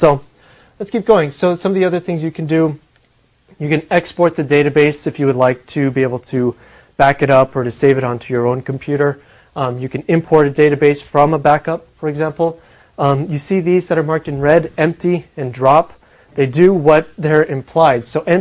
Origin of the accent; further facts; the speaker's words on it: El Paso, Texas, United States; so we'll do my hometown, El Paso, Texas.